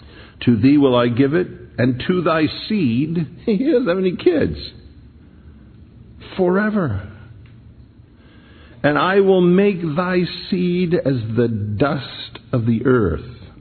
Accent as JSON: {"language": "English", "town": "Philadelphia", "region": "Pennsylvania", "country": "United States", "tie": "born or raised there", "said": "I just think growing up in Philly, mom and dad not saved, long journey."}